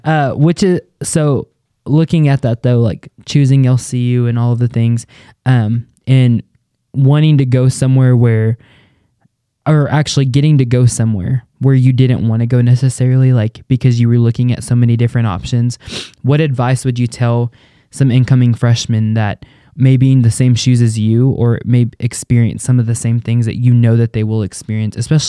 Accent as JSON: {"language": "English", "region": "New Mexico", "country": "United States", "said": "I came from New Mexico, so we're very much more strict when it came to COVID stuff"}